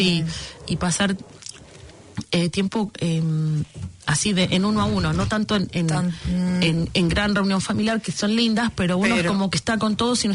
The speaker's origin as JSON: {"language": "Spanish", "town": "Mar del Plata", "region": "Buenos Aires Province", "country": "Argentina", "said": "fuimos en coche hasta Mar del Plata, uh-huh. de donde yo soy originalmente."}